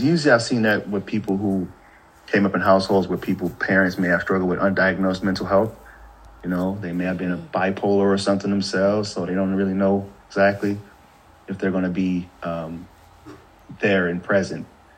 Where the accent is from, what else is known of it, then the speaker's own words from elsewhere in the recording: St. Louis, Missouri, United States; And I see this a lot where I came from St. Louis